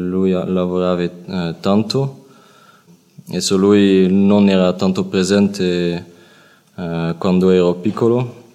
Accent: Belgium; Italian is a second language; vengo dal Belgio. Adesso ho 25 anni

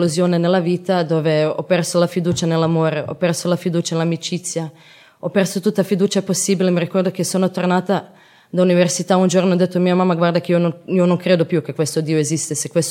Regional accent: Croatia; Italian is a second language; now in Italy; sono di Croazia.

